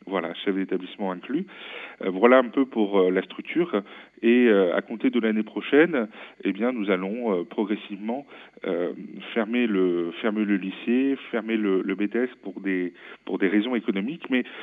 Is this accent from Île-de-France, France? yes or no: no; Pays de la Loire, France; je découvre à la fois une nouvelle région, puisque je viens de Vendée